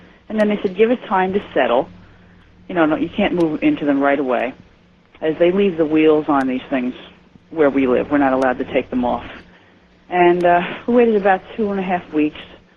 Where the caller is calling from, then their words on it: Woodbridge, New Jersey, United States; from Woodbridge, New Jersey.